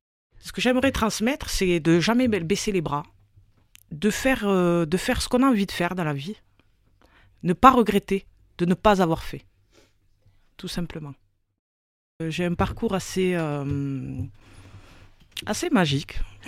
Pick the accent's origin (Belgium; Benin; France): France; Occitanie; On a grandi à Bellefontaine, on a vécu à la Rainerie, donc le Mirail...